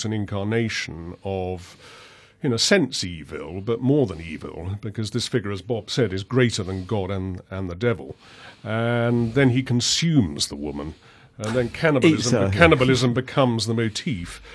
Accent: Hampstead, London, United Kingdom; now in London, United Kingdom; I grew up in Hampstead and I live in West London.

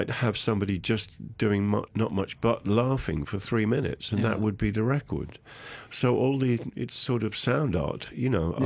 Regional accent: Wellington, West Midlands, United Kingdom; during the war, I grew up in Shropshire, Wellington, Shropshire, which is a nice market town near a hill called the Wrekin.

